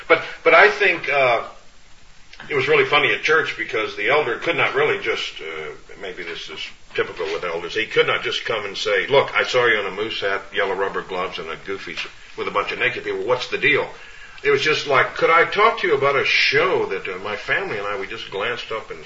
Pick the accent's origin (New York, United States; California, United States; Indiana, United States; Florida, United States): Florida, United States; Orlando; I went down to Orlando, Florida, my hometown